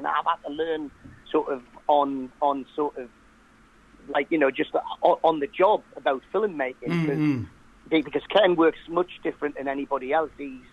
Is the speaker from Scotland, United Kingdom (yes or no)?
no; North East England, United Kingdom; I went, well, you know, I am a Geordie, you know.